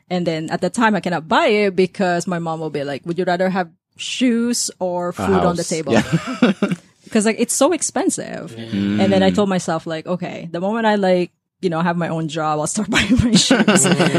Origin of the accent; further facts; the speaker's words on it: Manila, Metro Manila, Philippines; Yeah, I grew up in Manila.